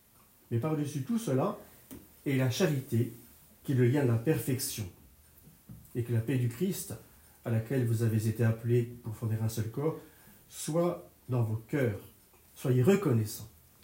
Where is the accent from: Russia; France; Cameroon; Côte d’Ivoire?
France; Montaigu, Auvergne-Rhône-Alpes; je célébrais une messe à Montaigu, chez moi, en Auvergne.